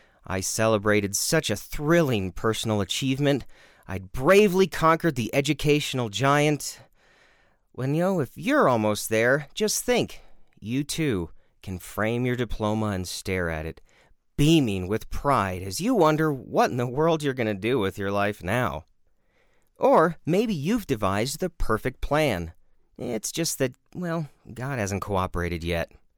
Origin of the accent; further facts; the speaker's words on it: Wisconsin, United States; I'm originally from Wisconsin, where butter is considered a food group.